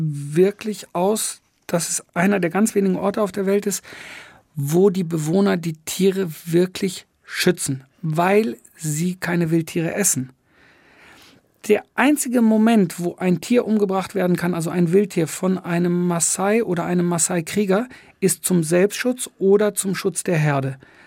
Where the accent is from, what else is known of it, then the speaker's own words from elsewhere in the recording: Switzerland; Ich komme aus der Schweiz und wir sind mit unseren Eltern früher viel Pilze suchen gegangen und so.